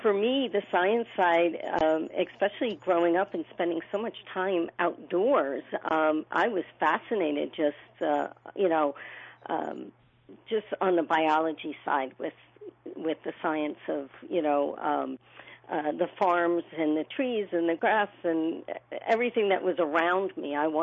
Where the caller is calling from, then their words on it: New York, United States; So I am based in Rockland County, New York. It's just 15 miles north of the George Washington Bridge from the city.